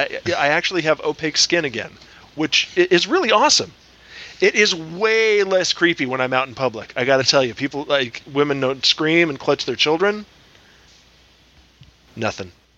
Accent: the South, United States; I was raised in the South. It was a very separated time.

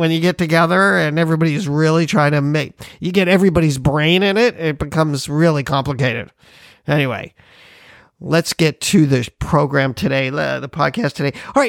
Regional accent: Hawaii, United States; And because we're from Hawaii, we always notice that shaka.

